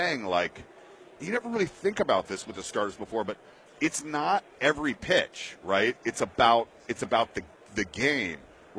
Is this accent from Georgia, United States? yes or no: yes; Atlanta, Georgia, United States; Well, I'm from Atlanta originally, but became a very big Green Bay Packers fan.